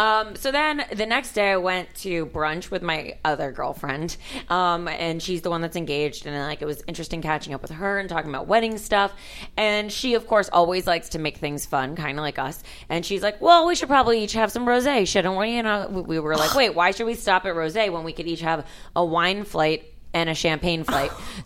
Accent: Miami, Florida, United States; It's funny because like you can take the girl out of Miami, but like

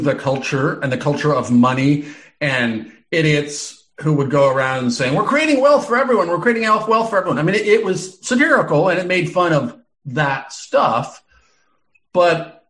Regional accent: Omaha, Nebraska, United States; moved away; I'd gone back to my hometown of Omaha, Nebraska for the last time.

